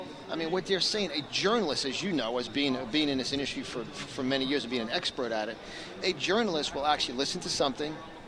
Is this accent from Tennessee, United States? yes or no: no; Yonkers, New York, United States; now I'm from New York originally. Right. I grew up in Yonkers.